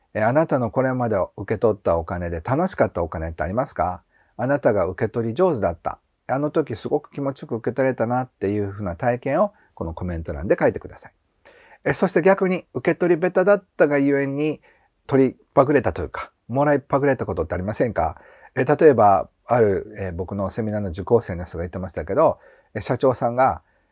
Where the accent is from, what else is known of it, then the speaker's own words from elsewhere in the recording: Kansai, Japan; 関西人としてもうやったって感じなんですけど